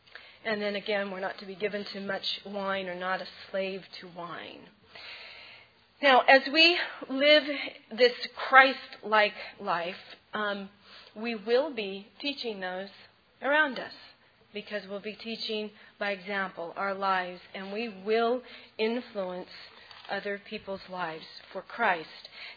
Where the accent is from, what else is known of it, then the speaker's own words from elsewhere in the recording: California, United States; But Damien and I are from the Napa Valley.